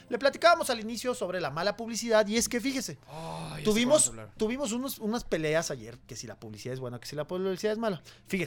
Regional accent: Chihuahua, Mexico; Pues es que crecí con él. Somos de Chihuahua.

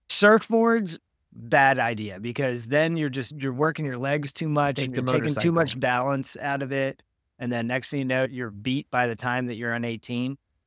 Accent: Virginia, United States; I've followed the O's growing up in Northern Virginia.

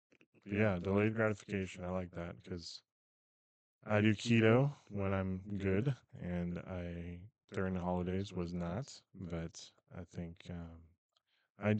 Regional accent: California, United States; now in West Virginia, United States; We're transplants from California.

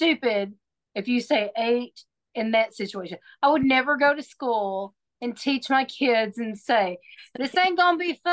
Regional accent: Texas, United States; accent: Texan; this is my accent because I am a native Texan, born and raised here, lived here my whole life.

